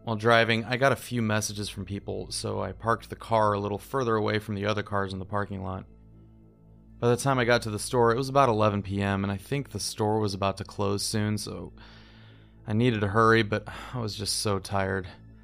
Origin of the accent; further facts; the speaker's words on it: the North, United States; I grew up in the North, and I hadn't been exposed to firearms.